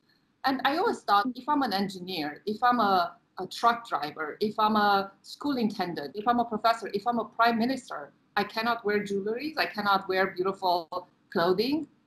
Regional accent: Romania; so I was raised in Romania. I went to college there.

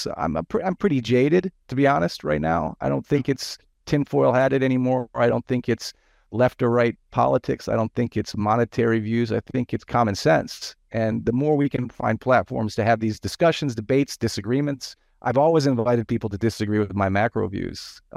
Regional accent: United States; moved away; I'm as American as apple pie, although I've spent many decades overseas.

